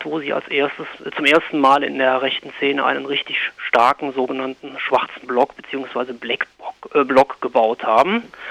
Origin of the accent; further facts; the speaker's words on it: Aachen, North Rhine-Westphalia, Germany; Also ich komme ja aus Aachen und gerade bei uns in der Region bilden sich gerade auch so autonome Nationalisten heraus.